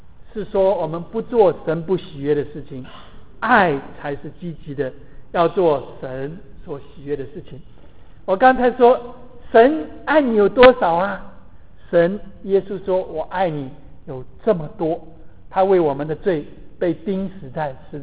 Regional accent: China; 我们中国人最不习惯这个了，我们有的时候不知道要怎么说

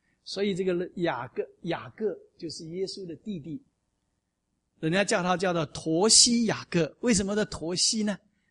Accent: Taiwan; 因为我是出生在50年代，那个时候国民党迁到台湾的第一代在台湾长大出生的，从小没有鞋子穿

